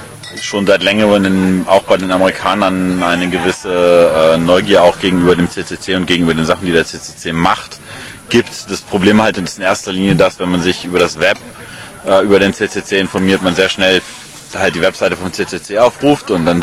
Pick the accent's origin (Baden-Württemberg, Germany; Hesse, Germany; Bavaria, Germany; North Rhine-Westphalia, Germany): Hesse, Germany; Darmstadt; Ich komme aus Darmstadt